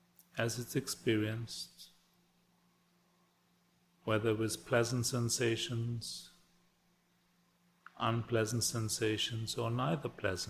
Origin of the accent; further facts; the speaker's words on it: Northern Germany, Germany; living in the midst of a small spa town in northern Germany, in my hometown actually, my parents' house, and try to establish a center there.